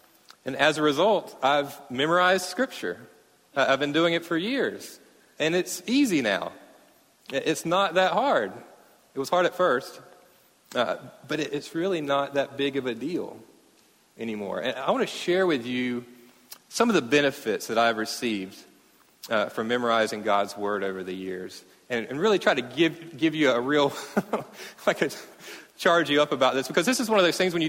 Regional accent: Mayo, Florida, United States; also born or lived in Fort Worth / Oklahoma; And I moved here this summer. I'm originally from Mayo, which is about an hour from here, and I've been living out of state for 9 years. I was in Texas in seminary for three in Fort Worth

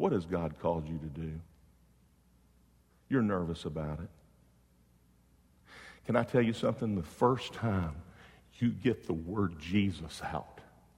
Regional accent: Jacksonville, Florida, United States; I'm from Jacksonville, Florida. And I gave my life to Christ as a teenage boy.

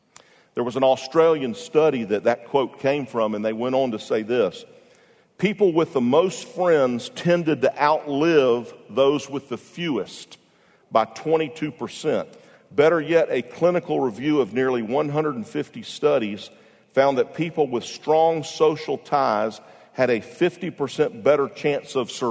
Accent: Florida, United States; You know, I grew up in Florida when they built Disney World.

